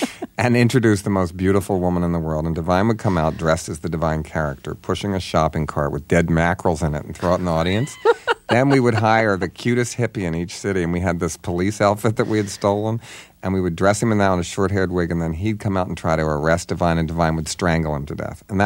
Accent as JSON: {"language": "English", "town": "Baltimore", "region": "Maryland", "country": "United States", "said": "They wouldn't even look at my movies because I was from Baltimore."}